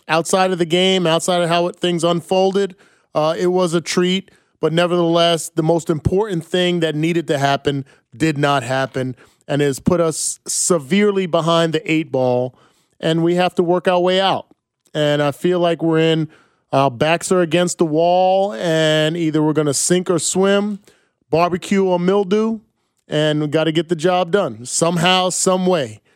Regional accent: New Jersey, United States; I used to be, going to the University of Iowa, growing up in New Jersey

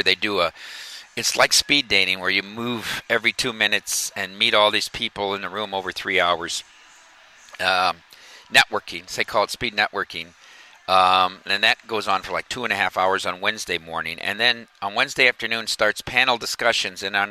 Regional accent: Dubuque, Iowa, United States; I'm from Dubuque, Iowa.

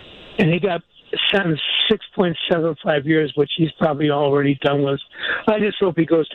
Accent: United States; I'm American. I love America.

